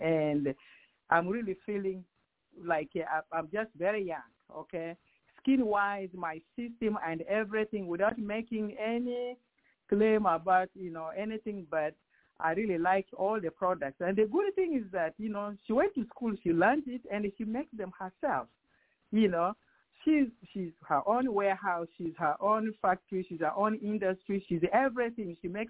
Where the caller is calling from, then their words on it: Houston, Texas, United States; I'm calling from Houston, Texas.